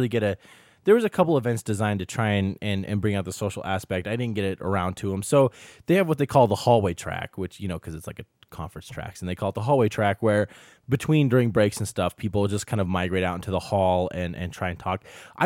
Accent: Montana, United States; Some hobos though, but that was because I'm from Montana, so we don't see very many homeless people, so that was kind of a shock.

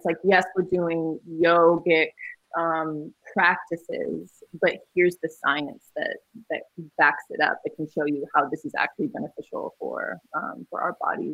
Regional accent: Fresno, California, United States; teaching mindfulness workshops to kids in Fresno from my hometown community.

